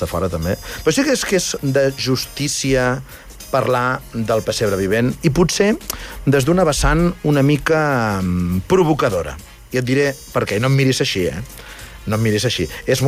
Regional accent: Andorra; aquí som andorrans i prou feina tenim en defensar lo nostre

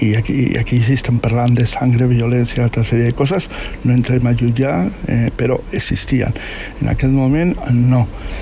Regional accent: Basque Country, Spain; Jo, tal com has dit, soc de procedència basca, soc basc, i no soc català.

